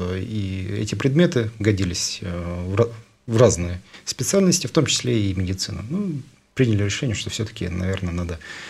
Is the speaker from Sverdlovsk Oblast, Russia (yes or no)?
no; Ulan-Ude, Buryatia, Russia; в моем родном городе не было медицинского университета. Республика Бурятия, город Улан-Удэ. Город, в основном там расположен центр буддизма России.